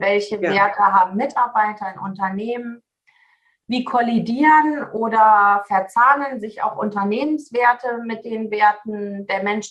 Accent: Seevetal, Lower Saxony, Germany; Ich komme aus Sevetal, sagtest du schon. Das ist so der Speckgürtel von Hamburg, ein nördlichster Zipfel von Niedersachsen. Dort lebe ich mit meinem Mann und meiner Teenager-Tochter.

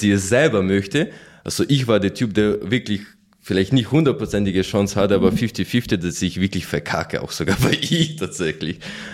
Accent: Ukraine; German is a second language; now in Germany; Am Anfang hatte ich noch einen richtig mega krassen Akzent. Ich war Ukrainer, bin ich Ukrainer so am Anfang

